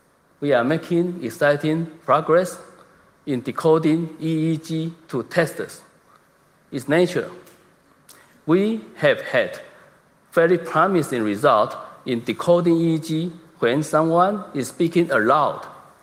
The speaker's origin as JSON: {"language": "English", "country": "Taiwan", "second_language": "English", "moved": "yes", "lives_now": "Sydney, Australia", "said": "I live and work in Australia, but I am originally from Taiwan. I moved to Sydney 8 years ago and now run an university research center there."}